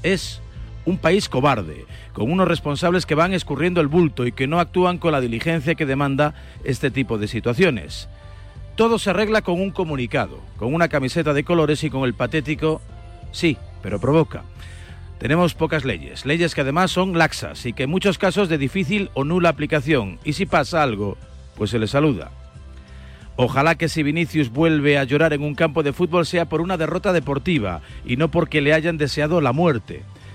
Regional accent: Sanxenxo, Galicia, Spain; Hay paisanos míos de Sanjenjo que no quieren a pijos madrileños en sus playas

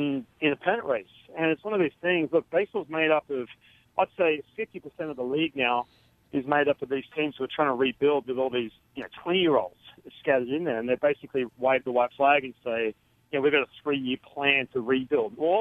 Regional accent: Australia; because I'm Australian

